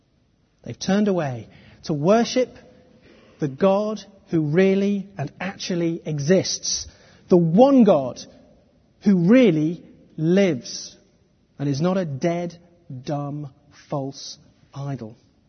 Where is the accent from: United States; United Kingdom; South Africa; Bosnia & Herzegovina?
United Kingdom; Manchester, North West England; a place I know well as a Mancunian and as a Manchester United supporter